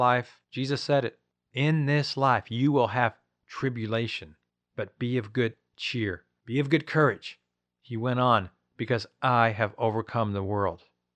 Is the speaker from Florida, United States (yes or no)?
no; Houston, Texas, United States; I grew up in Texas in the Houston area, and I cut my teeth in the Assemblies of God.